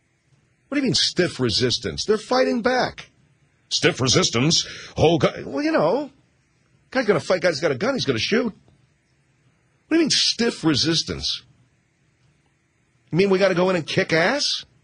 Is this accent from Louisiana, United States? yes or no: no; California, United States; born there; So, well, I was born here, but I'd be proud if I came from Canada.